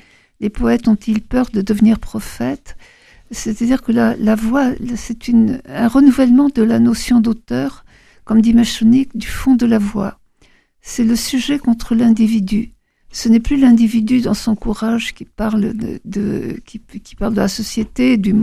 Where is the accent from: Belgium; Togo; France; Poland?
France; Toulouse, Occitanie; born there; Et je suis née à Toulouse, mes parents étaient à Paris